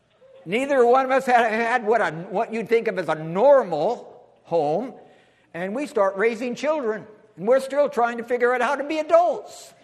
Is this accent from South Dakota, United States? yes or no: no; California, United States; We moved back to California. I grew up hiking in the Sierra Nevada mountains of California